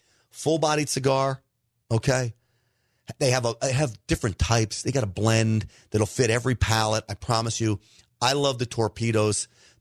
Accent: Texas, United States; close to my hometown, Tarrant County, Texas.

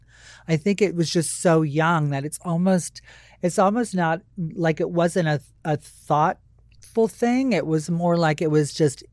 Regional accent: Hawaii, United States; And so I'm a local girl from Maui, and it's heartbreaking. My first job was in Lahaina.

